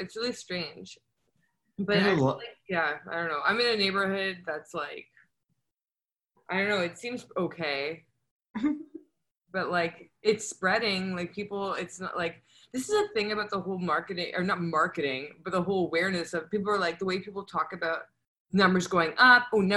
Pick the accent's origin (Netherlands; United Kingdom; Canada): Canada; now in Brooklyn, United States; No, I'm in Brooklyn right now. I'm from Canada.